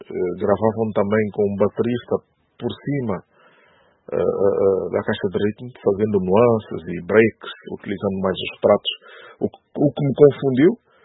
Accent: Benguela, Angola; nós estávamos num espetáculo na minha cidade natal, Benguela

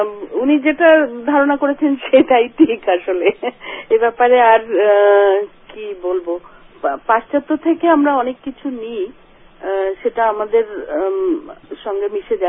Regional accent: Bangladesh; now in Sweden; আমি যখন অনেক বছর আগে বাংলাদেশ থেকে এসেছিলাম

